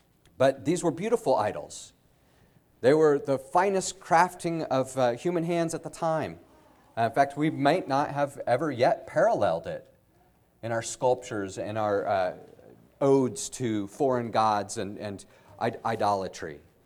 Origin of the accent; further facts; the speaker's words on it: Colorado, United States; I grew up in Colorado, and I would always be astounded as we would go up into the mountains